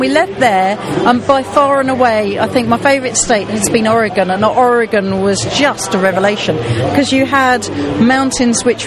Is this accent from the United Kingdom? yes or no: yes; England, United Kingdom; No, I'm English.